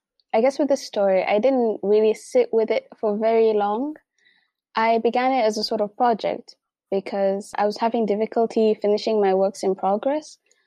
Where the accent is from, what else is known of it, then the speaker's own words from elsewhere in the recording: Mombasa, Mombasa County, Kenya; born there; But I was born in Mombasa.